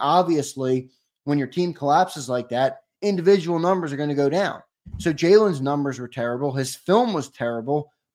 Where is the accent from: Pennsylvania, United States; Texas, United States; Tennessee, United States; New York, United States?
Pennsylvania, United States; I grew up in Philly, right outside of Philly in Montgomery County.